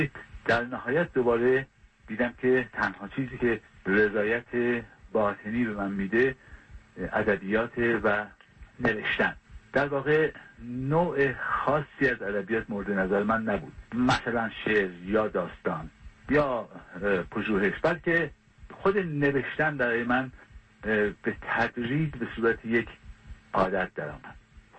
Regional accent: Qazvin, Iran; born there; من در 1318 در قزوین متولد شدم

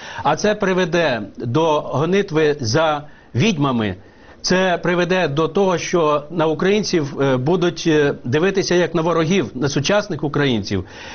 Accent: Zhytomyr Oblast, Ukraine; Я з Житомирщини.

